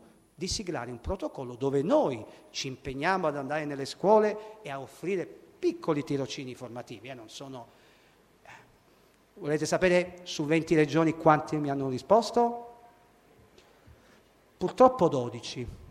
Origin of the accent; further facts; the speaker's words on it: Teramo, Abruzzo, Italy; io sono di Teramo, abruzzese